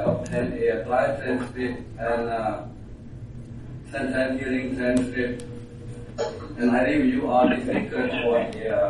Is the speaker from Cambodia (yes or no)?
yes; Cambodia; English is a second language; now in United States; I was born and raised in Cambodia. I attended school through a 12th grade. I came to the United States as a war refugee in 1988. I became a U.S. citizen in 1994.